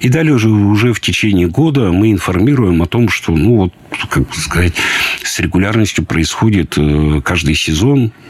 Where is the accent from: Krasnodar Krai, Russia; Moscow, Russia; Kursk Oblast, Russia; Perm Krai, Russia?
Perm Krai, Russia; Perm; Я родился в Перми, раньше был роддом около Слуцкой церкви, сейчас не знаю, что там располагается.